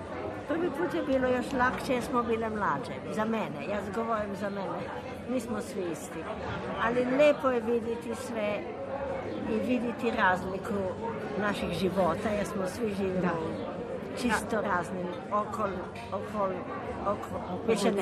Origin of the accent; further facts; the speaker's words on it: London, United Kingdom; Ja sam iz Londona.